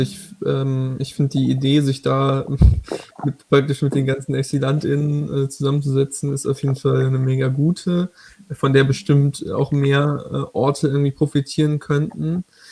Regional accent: Southern Germany, Germany; hier, da wo ich herkomme, in Süddeutschland

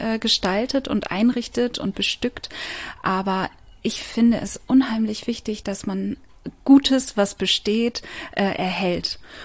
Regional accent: Bremen, Germany; Ich bin ja Bremerin.

